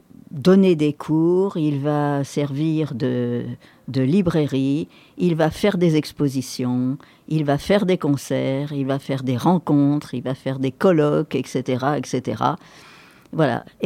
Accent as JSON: {"language": "French", "country": "Algeria", "moved": "yes", "said": "je suis une Algérienne en exil."}